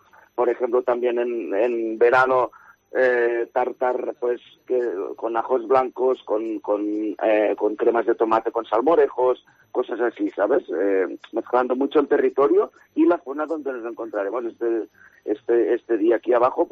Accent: El Perelló, Catalonia, Spain; Esta tarde tengo un tardeo que no va a ser, que serán unas tapitas en un local de mi pueblo del Perelló de Tarragona

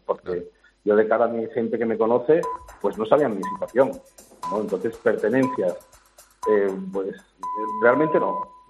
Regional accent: Asturias, Spain; moved away

